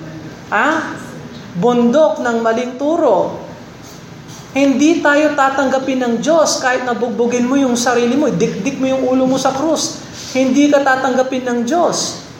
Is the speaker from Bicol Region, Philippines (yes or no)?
no; Angeles, Central Luzon, Philippines; Lumaki ako sa Angeles. Doon yung tradisyon yan.